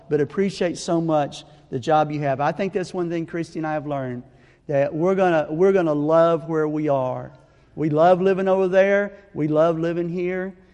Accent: the South, United States; And I'm not being ashamed of growing up in the South. Because God in His made my genes male genes. God made my genes white genes. And by the grace of God, I was born in the South.

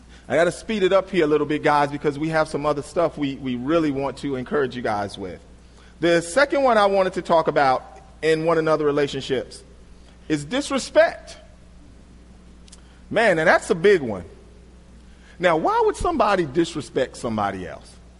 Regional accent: Selma, Alabama, United States; I grew up in Selma, Alabama, probably the most racist town in America, right?

